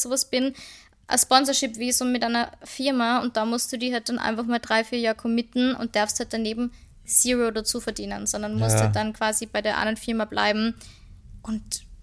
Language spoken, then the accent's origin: German; Vienna, Austria; moved away; wir sind aus Wien.